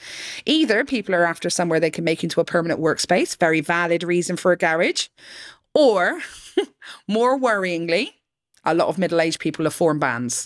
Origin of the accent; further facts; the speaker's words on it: Bristol, South West England, United Kingdom; My hometown is Bristol. Yes, I'm from Bristol.